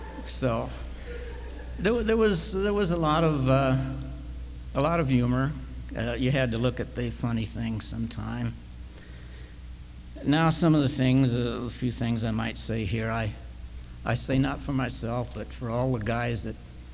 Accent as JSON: {"language": "English", "region": "Florida", "country": "United States", "tie": "born or raised there", "said": "I was born and raised in Florida. I had never seen snow when I went overseas."}